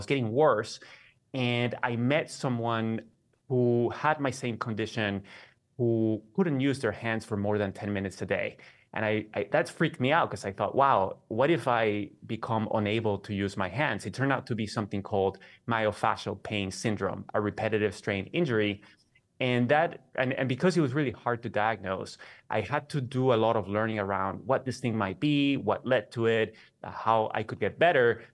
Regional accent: Caracas, Capital District, Venezuela; moved away; I am from Caracas, Venezuela. I thought I would live my whole life there, as everybody that I knew did.

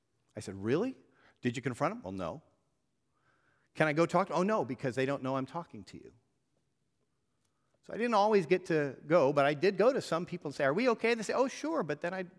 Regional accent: California, United States; When we first came to town, many of you know, I came from California.

